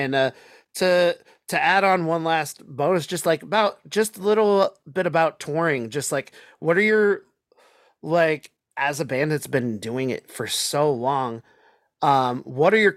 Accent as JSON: {"language": "English", "town": "Seattle", "region": "Washington", "country": "United States", "said": "I'm from the Seattle scene where some shows it's depending on what crowd and what bands you're going to get people just hands folded. We have a thing called the Seattle Freeze here"}